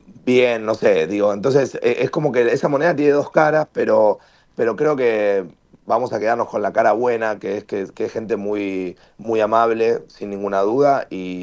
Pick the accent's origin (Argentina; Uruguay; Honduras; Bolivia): Argentina; now in Mexico; uno es argentino, uno extraña sus raíces y me voy a morir siendo argentino, no lo voy a cambiar y la verdad que estoy muy orgulloso de eso.